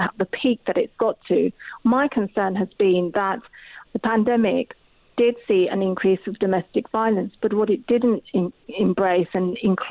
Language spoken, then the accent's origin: English; United Kingdom; And so for me as a British woman, it's the concept of making sure that we're both proud to be British